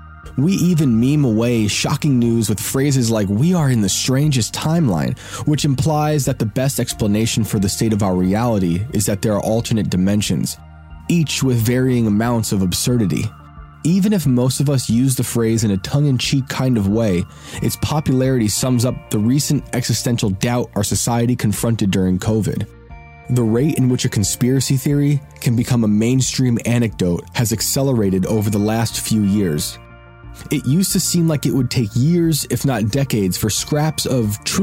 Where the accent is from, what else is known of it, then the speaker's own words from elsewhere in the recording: Michigan, United States; many of the latest reported sightings have been in my home state of Michigan.